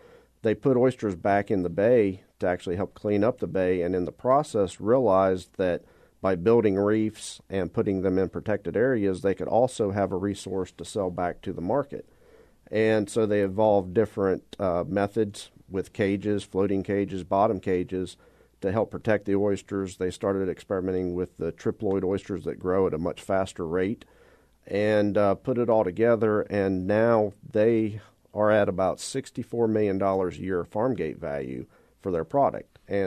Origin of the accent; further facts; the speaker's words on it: Cedar Island, North Carolina, United States; And growing up in Cedar Island at the north end of Core Sound, there were many, many leases in Cedar Island Bay and adjoining bays